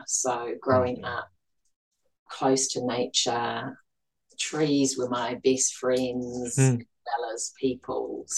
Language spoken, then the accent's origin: English; New Zealand; So Waimana is my river where I come from. I grew up in Te Uruwera, Whakapapa, Te Tūhoe